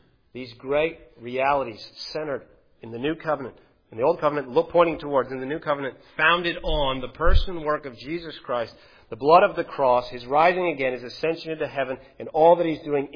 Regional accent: Canada; I'm a Canadian

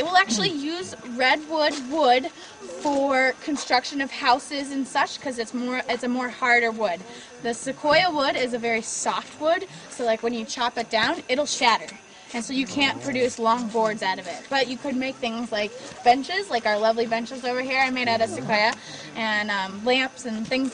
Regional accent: San Diego, California, United States; That's because I am from San Diego.

